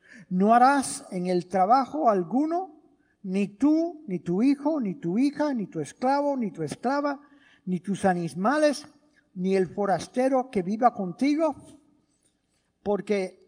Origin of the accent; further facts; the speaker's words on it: Cuba; now in United States; Cuando nosotros llegamos aquí, mi familia llegó aquí de Cuba